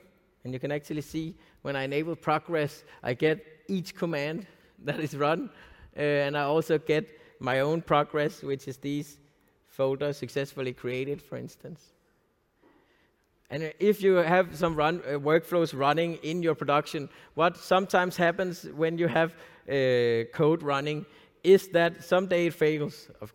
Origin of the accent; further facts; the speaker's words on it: Denmark; English is a second language; since I'm from Denmark